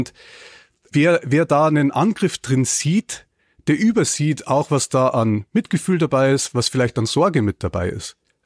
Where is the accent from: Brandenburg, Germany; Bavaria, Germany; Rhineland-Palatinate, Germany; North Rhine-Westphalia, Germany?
Bavaria, Germany; Ich trinke keinen Alkohol. Und ich bin in Niederbayern groß geworden als jemand, der keinen Alkohol trinkt.